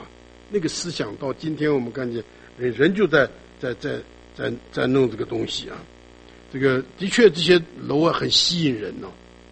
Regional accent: Shanghai, China; 我们上海人在一起讲上海话就很亲啊

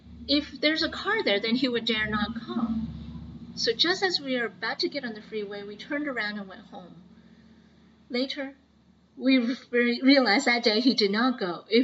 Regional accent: Rockville, Maryland, United States; Hello, everyone. I am from Rockville. A sister.

